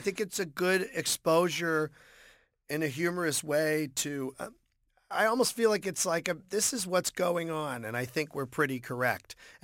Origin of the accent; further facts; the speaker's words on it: Boston, Massachusetts, United States; maybe growing up in Boston or just the political family I grew up